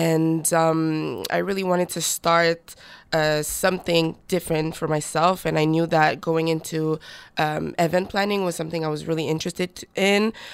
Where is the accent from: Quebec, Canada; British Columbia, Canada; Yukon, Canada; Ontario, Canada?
Quebec, Canada; Montreal; But I was born and raised in Montreal. I went to school in Fairmount in Collège Français. So I studied very much in French.